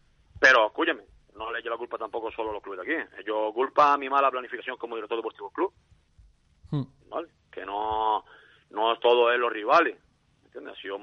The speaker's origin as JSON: {"language": "Spanish", "region": "Canary Islands", "country": "Spain", "said": "al final soy de aquí, no soy de la isla vecina, ni siendo de la vecina, somos canarios y no somos rusos."}